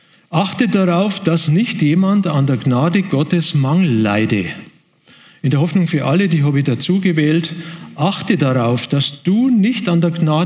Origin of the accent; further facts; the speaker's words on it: Munich, Bavaria, Germany; Ich bin ja in München geboren, aufgewachsen, studiert und so weiter dort.